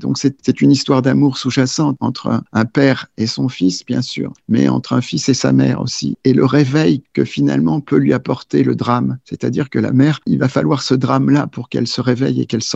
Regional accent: France; now in United States; Moi, j'étais juste un émigré, comme ceux qui sont pourchassés en ce moment. Je venais de France, je n'étais pas natif de là-bas.

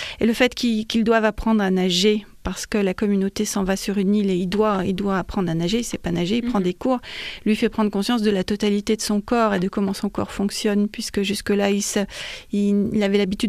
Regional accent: Bourg-en-Bresse, Auvergne-Rhône-Alpes, France; moi, je suis de Bourg, je suis née ici

